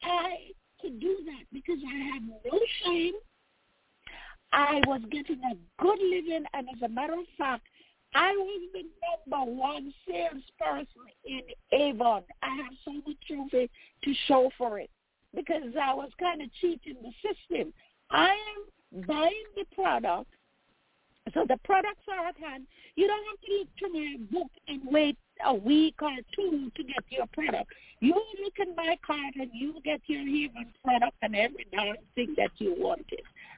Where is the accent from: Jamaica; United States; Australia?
Jamaica; So for me being a Jamaican and for me to understand what it is when somebody, a child, needs help, that's what this is all about.